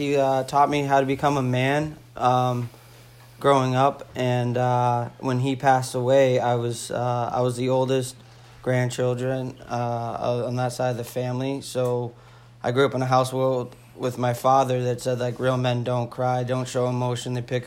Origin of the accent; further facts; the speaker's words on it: New Hampshire, United States; I'd never been to Cape Cod, I'm from New Hampshire, and I remember looking at my friend and asking, Do you think we're gonna go to the beach?